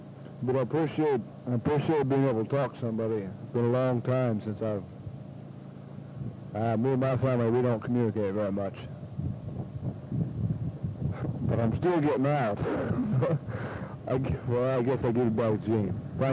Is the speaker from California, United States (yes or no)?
yes; California, United States; Jenny and I seem to be alike, even though he is from Texas and I'm from California.